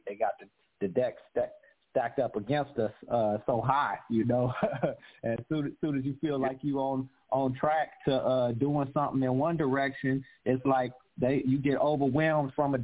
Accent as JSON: {"language": "English", "town": "Chicago", "region": "Illinois", "country": "United States", "tie": "born or raised there", "also_born_or_lived": "Los Angeles", "lives_now": "Oakland, United States", "said": "I live in Oakland today, though I'm from Chicago, born and raised. You know, I've also lived in L.A."}